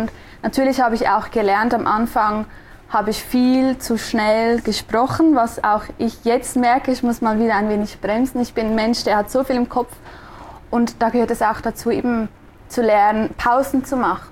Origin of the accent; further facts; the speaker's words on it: Switzerland; accent: Swiss German; Und wenn ich halt auf Schweizerdeutsch spreche, dann spreche ich viel direkter aus dem Herz.